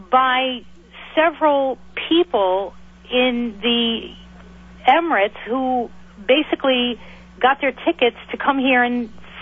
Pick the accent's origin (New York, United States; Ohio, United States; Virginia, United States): New York, United States; And I'm from New York, so I'm very, very picky.